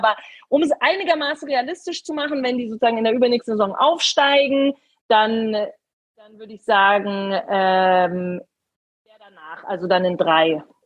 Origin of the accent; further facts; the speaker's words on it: Herrsching, Bavaria, Germany; Ich bin in Hersching aufgewachsen. Ich bin dann erst zum Studium nach München gezogen